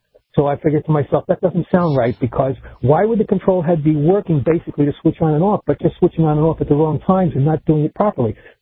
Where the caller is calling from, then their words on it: Charleston, South Carolina, United States; also born or lived in Germany; Charleston, South Carolina. I live on James Island.